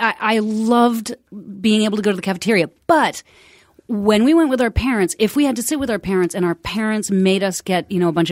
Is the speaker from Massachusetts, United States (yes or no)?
yes; Concord, Massachusetts, United States; I grew up in Clay House.